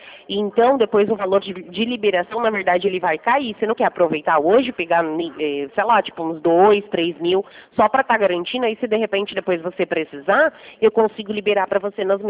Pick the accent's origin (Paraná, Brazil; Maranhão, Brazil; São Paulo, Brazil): São Paulo, Brazil; Americana; eu sou de Americana.